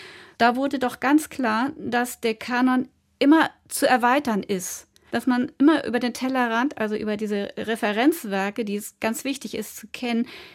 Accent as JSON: {"language": "German", "region": "Schleswig-Holstein", "country": "Germany", "said": "ich komme vom Dorf, aus Schleswig-Holstein"}